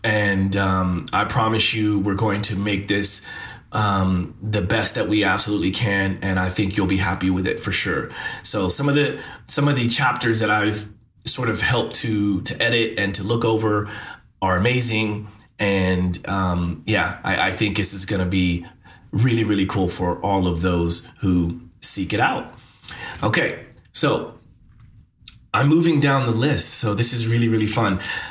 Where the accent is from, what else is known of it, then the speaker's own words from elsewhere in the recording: New York, United States; I'm a guy from New York here looking for content creators.